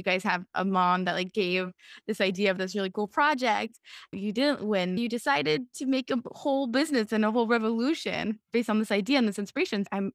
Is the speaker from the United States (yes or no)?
yes; California, United States; My grandfather, I grew up in California